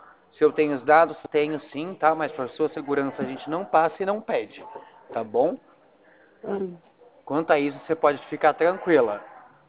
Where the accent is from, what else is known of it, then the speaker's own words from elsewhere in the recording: Itapetininga, São Paulo, Brazil; Eu sou aqui de Tapetininga.